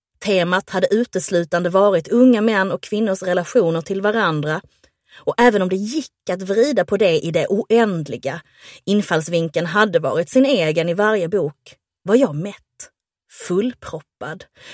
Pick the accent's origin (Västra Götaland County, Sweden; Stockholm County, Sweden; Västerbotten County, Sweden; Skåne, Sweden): Skåne, Sweden; Höör; satte jag mig på tåget i Hör, platsen där jag växte upp.